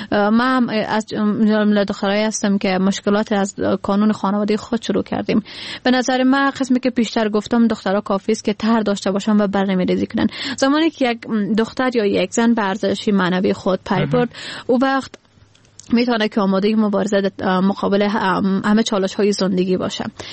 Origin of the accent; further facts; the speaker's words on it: Badakhshan, Afghanistan; now in Kabul, Afghanistan; زمانی که ما از کابل آمدیم، از بدخشان آمدیم به طرف کابل